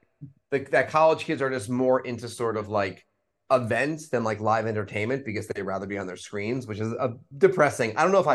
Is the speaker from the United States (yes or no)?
yes; Stamford, Connecticut, United States; I reference like I'm from Stamford, Connecticut